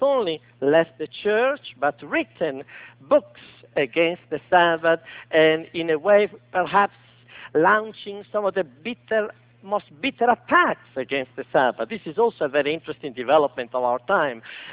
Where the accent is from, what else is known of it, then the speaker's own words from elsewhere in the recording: Rome, Lazio, Italy; English is a second language; moved away as an adult; I grew up in Rome, Italy, a stone throw from the Vatican wall. And under the shadow of the Vatican, I spent the first 20 years of my life.